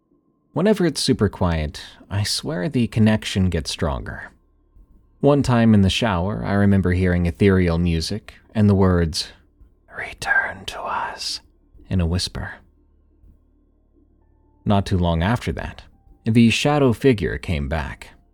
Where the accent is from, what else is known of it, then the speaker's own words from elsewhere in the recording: Florida, United States; There's a church in my hometown in the panhandle of Florida, which happened to be the first place I entered when I came home from the hospital after 3 days old.